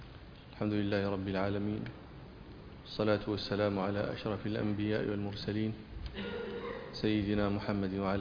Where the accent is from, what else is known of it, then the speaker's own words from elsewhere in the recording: Morocco; نحن في عندنا في المغرب هذا التعبير، ما أدري هل لكم مثله